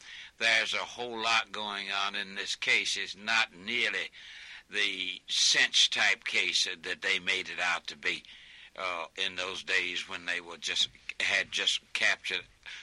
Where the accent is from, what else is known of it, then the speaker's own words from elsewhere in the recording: Selma, Alabama, United States; And I am from Selma, Alabama, and I was invited to this glittering affair.